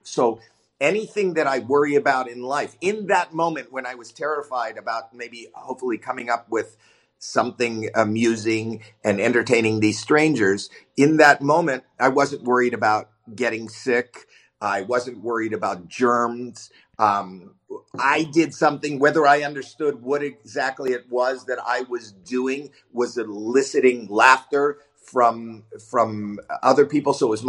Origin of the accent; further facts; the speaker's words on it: Toronto, Ontario, Canada; I'm from Toronto, Canada